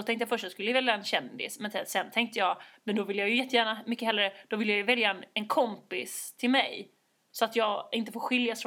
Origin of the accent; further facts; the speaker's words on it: Sweden; now in Berlin, Germany; Jag är den svenska frilansaren.